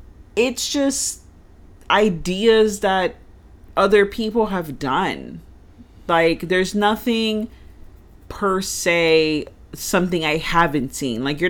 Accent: New York, United States; also born or lived in Florida; I always had such great Halloweens growing up in New York, where I was born and half raised.

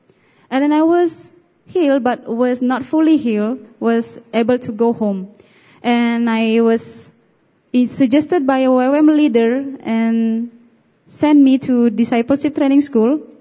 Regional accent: Bali, Indonesia; As Alan mentioned before, I am from Bali. … I come from a very strict religious Balinese family. And my father was a temple priest and was a healer too.

